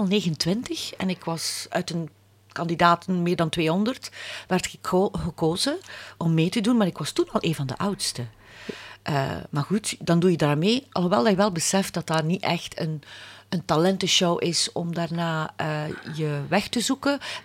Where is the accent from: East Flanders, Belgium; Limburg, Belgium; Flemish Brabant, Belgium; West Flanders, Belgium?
West Flanders, Belgium; Veldegem; born there; Ik was lid, ik werd gevraagd voor een theaterstuk bij een amateurgezelschap waar ik geboren ben, hè, in Veldegem.